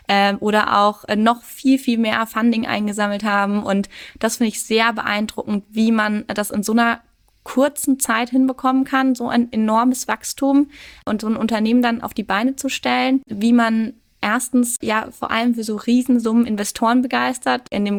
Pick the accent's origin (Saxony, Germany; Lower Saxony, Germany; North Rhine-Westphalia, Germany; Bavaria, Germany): Bavaria, Germany; Würzburg; now in Regensburg, Germany